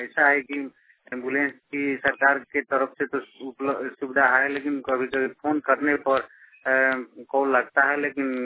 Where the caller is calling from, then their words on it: Motihari, Bihar, India; ग्राम परशुरामपुर, थाना तुगले, जिला पूर्वी चंपारण, मोतिहारी, मैं एरिया कला मोतिहारी से बोल रहा हूँ।